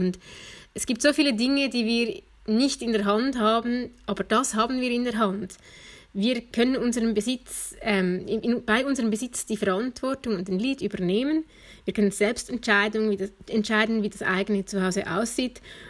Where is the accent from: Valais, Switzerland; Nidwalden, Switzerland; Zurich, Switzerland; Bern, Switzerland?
Nidwalden, Switzerland; Ich bin 34 Jahre alt, ich bin seit diesem Jahr Mutter, ich stamme aus Nidwalden